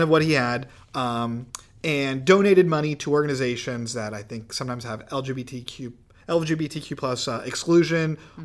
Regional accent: San Antonio, Texas, United States; San Antonio Airport, yep. My hometown

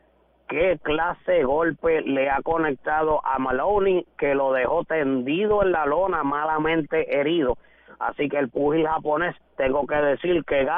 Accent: Puerto Rico; orgullo para mí como puertorriqueño

